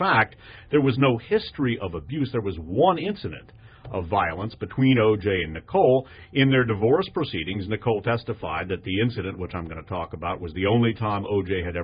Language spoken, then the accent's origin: English; Northeast, United States; Well, I grew up in the Northeast, and I used to wear leather gloves and make snowballs.